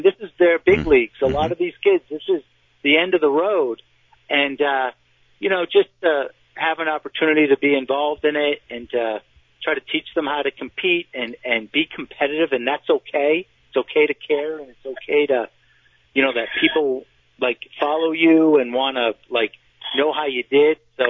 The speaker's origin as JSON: {"language": "English", "country": "United States", "said": "Oh no, that's what makes it great being an American, you know, and being able to be involved in community."}